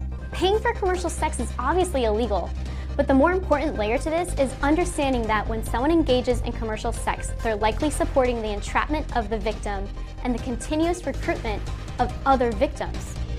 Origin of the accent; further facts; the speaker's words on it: United States; The US has become a sort of destination for traffickers, and as an American, this made me feel quite alarmed.